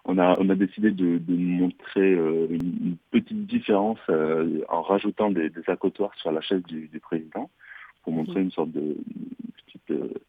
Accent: France; en tant que Français, en tant que passionné de métier d'art

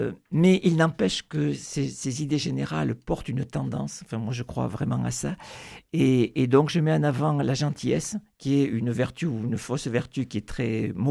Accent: Occitanie, France; accent: Occitan; on a appris le français en gardant un accent occitan.

